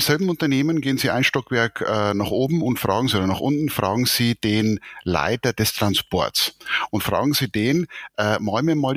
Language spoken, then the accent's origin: German; Bavaria, Germany; ich bin Oberpfälzer und bin hier in Bayern sozusagen geboren, 57 Jahre alt, verheiratet und seit 2 Jahren praktizierender Großvater.